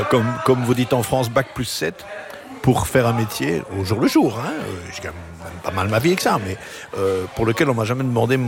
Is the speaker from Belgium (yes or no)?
yes; Liège, Wallonia, Belgium; Chez nous, à Liège, c'est des grandes marionnettes en bois qui font un mètre de haut